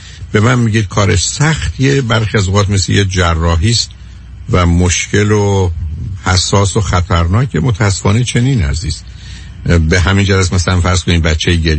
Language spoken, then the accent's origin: Persian; Iran; من گفتم ایرانی هستم